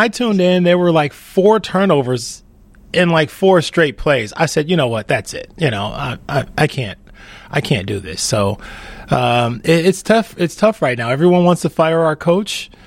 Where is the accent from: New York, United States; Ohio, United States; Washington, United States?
Ohio, United States; Cleveland; also born or lived in Pittsburgh; I lived in Pittsburgh for 8 years, and I'm from Cleveland.